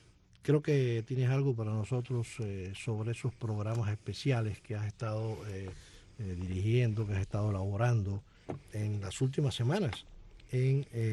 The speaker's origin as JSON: {"language": "Spanish", "country": "Cuba", "said": "Digo, sí, yo soy cubano."}